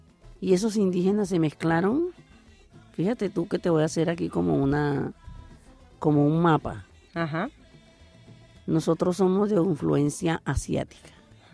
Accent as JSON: {"language": "Spanish", "region": "Caribbean Region", "country": "Colombia", "said": "Mi pueblo, Colombia, tiene muchas regiones. Tiene dos océanos, el Atlántico y el Pacífico. A su vez de que tiene, yo estoy en el área del Caribe"}